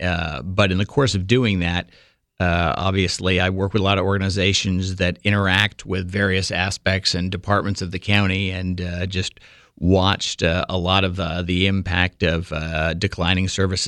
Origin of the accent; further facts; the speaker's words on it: Boston, Massachusetts, United States; now in Milwaukee, United States; Well, I grew up in and around Boston. I came out to Milwaukee almost 20 years ago now.